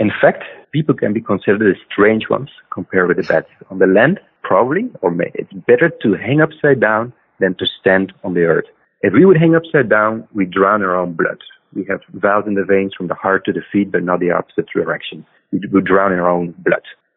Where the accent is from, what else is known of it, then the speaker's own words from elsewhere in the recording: Belgium; I'm originally from Belgium.